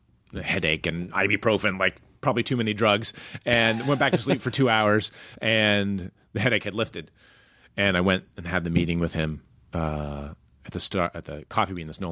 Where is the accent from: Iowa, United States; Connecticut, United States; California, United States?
Iowa, United States; And I was like a naive kid from Iowa.